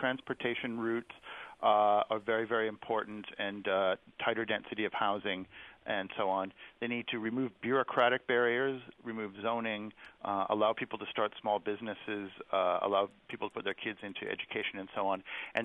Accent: Toronto, Ontario, Canada; I was visiting Toronto, my hometown

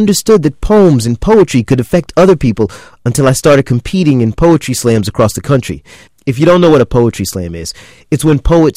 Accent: the South, United States; Now, I'm a grown man at this time, but I'm also from the South, and I know what can happen to young black men with big mouths facing authority.

